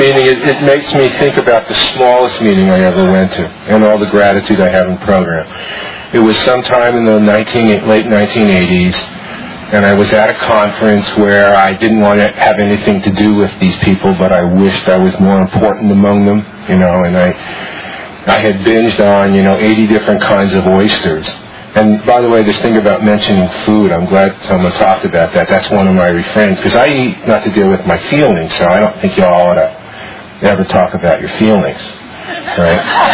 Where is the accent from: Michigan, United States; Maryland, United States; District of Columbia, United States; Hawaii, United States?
District of Columbia, United States; Washington; I'm here from Washington, D.C., at the largest OA meeting I've ever been to.